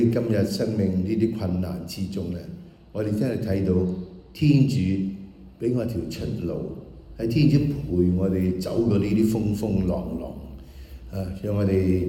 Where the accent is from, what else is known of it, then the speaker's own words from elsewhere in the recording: China; 我哋去到我哋中國人嘅年啊嘅一年嘅結束啊。